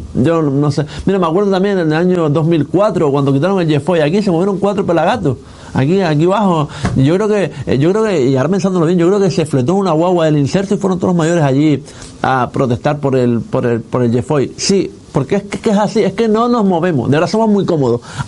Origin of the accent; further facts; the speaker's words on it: Canary Islands, Spain; now in Fuerteventura, Spain; que te haya venido un canario, como soy yo, soy canario, yo soy de Gran Canaria